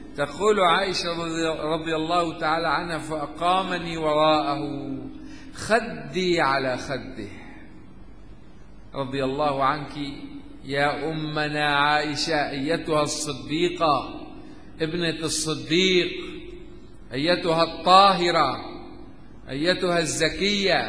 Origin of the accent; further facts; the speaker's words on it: Aleppo, Aleppo Governorate, Syria; عندنا في حلب في الأعراس لعبة الحكم